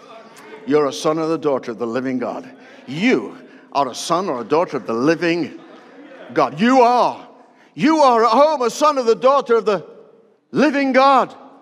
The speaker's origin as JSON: {"language": "English", "town": "Stoke-on-Trent", "region": "West Midlands", "country": "United Kingdom", "tie": "born or raised there", "said": "You know, I come from Stoke-on-Trent. That's where I hail from originally, and it's called the Potteries."}